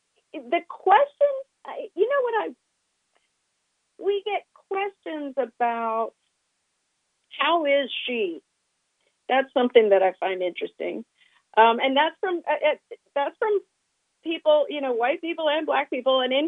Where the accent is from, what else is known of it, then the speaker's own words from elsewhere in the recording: Atlanta, Georgia, United States; And that growing up in Atlanta, Georgia myself, race was one of the most obvious forms of difference.